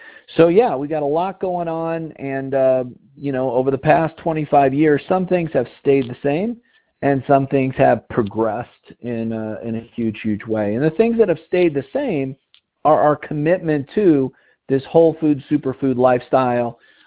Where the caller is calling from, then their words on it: Colorado, United States; I'm calling in from Colorado.